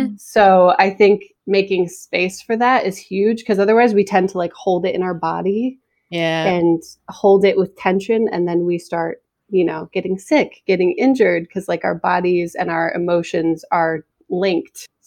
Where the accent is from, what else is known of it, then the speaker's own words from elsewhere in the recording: Farmington, New York, United States; So I'm from right outside of Rochester, New York, but I've been in upstate New York my whole life. I was raised in like a very rural, actually the town that I'm from is called Farmington.